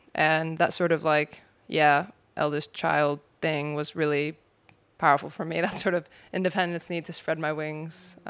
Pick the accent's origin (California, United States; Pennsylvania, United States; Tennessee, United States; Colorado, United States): California, United States; I grew up in California, in America, but culturally, my parents are Middle Eastern.